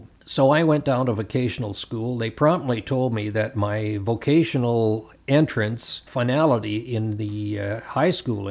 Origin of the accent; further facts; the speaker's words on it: Vancouver, British Columbia, Canada; I grew up in South Vancouver, attended John Oliver High School.